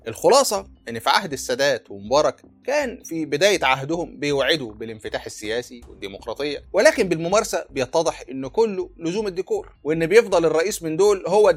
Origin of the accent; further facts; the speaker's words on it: Egypt; طب ليه احنا كمصريين عندنا صورة سلبية عن الانفتاح؟